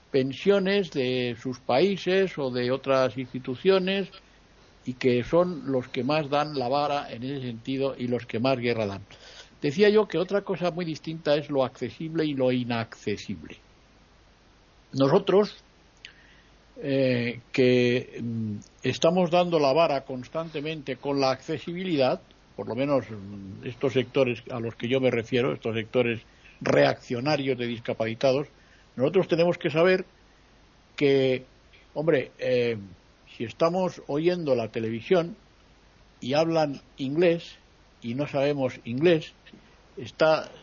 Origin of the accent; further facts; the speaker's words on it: Spain; aquí en la televisión, en mi país, la televisión española, tiene audiodescripción